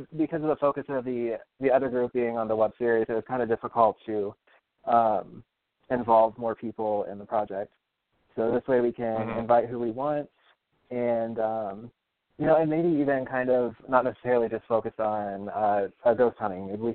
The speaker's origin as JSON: {"language": "English", "town": "Columbus", "region": "Ohio", "country": "United States", "said": "I'm from, and our group is based out of Columbus, Ohio."}